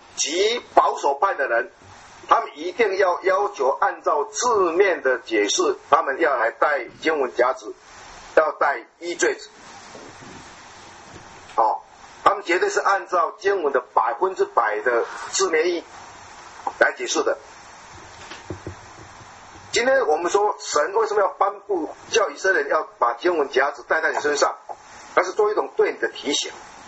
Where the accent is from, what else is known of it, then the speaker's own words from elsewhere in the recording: China; 我们台，我们中国人大概一般人是不会给孩子弦割礼的